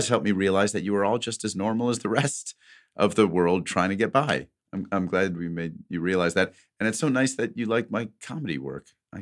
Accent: St. Louis, Missouri, United States; And I'm from St. Louis

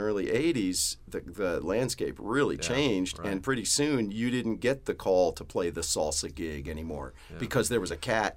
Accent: New York, United States; I grew up outside of New York City, and I, as I was a young guy coming up, learning the craft, it was still the world of the jazz player

